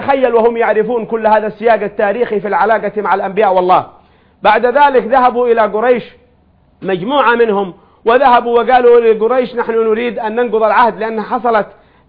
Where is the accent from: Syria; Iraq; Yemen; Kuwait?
Yemen; نحن كيمنيين